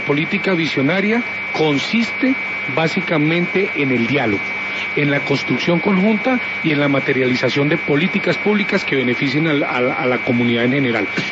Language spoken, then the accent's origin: Spanish; Garzón, Huila, Colombia; Yo soy oriundo de Garzón Huila, y mi pueblo me va a hacer un reconocimiento